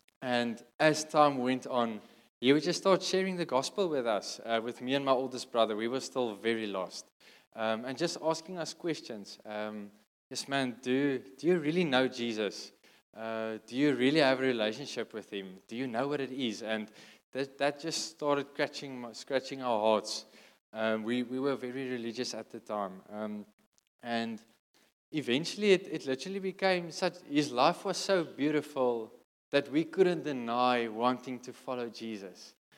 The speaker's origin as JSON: {"language": "English", "town": "Kimberley", "region": "Northern Cape", "country": "South Africa", "tie": "born or raised there", "said": "So I grew up in Kimberley in the Northern Cape, right in the middle of South Africa, in a Christian home."}